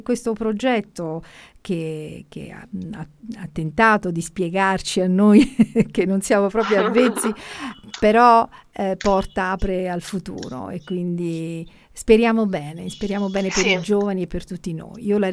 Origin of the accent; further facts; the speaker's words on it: Naples, Campania, Italy; moved away as an adult; now in Rome, Italy; io sono partenopea, insomma, campana più che altro, però ho fatto i miei studi a Napoli, quindi conosco bene, la amo, l'ho lasciata moltissimi anni fa per vivere a Roma